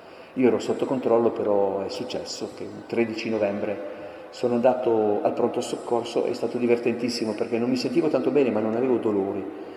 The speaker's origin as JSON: {"language": "Italian", "region": "Aosta Valley", "country": "Italy", "said": "Ora faccio un po' di pubblicità per le montagne e per la Valle d'Aosta. Dalle mie parti, nei villaggi di montagna"}